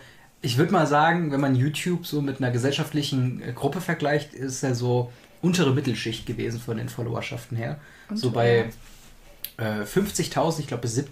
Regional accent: North Rhine-Westphalia, Germany; Von dem Dorf aus, wo ich groß geworden bin, ja.

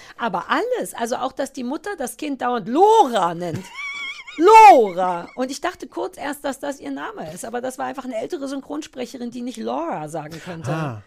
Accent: Berlin, Germany; ich komme ja auch aus Berlin.

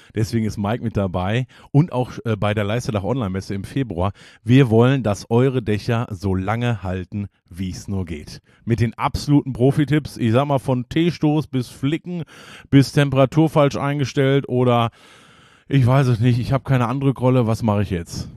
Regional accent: Hagen, North Rhine-Westphalia, Germany; born there; Und ich bin ja gebürtiger Hagener, also ganz nah dran.

